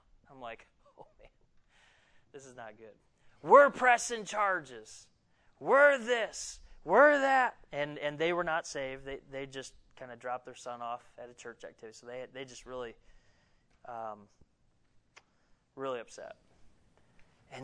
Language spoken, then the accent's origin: English; Buffalo, New York, United States; Now, I grew up right outside Buffalo. We fought for fun.